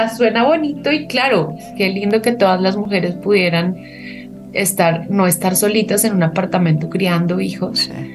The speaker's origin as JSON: {"language": "Spanish", "town": "Bogotá", "region": "Bogotá Capital District", "country": "Colombia", "said": "las que yo traigo como bogotana"}